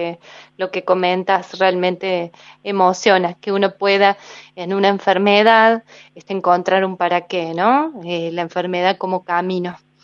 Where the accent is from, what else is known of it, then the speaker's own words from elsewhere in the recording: San Rafael, Mendoza, Argentina; de San Rafael, Mendoza